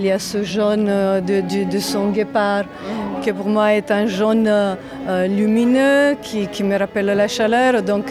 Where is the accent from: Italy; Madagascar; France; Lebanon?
Italy; Southern Italy; Moi, je viens du sud aussi de l'Italie.